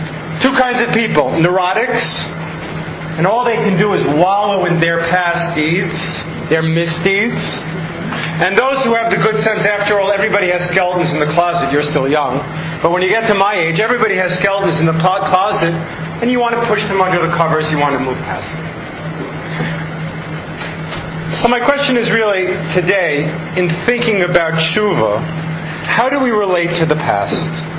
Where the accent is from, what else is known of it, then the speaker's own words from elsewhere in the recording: Roslyn, New York, United States; I grew up in Roslyn, Long Island.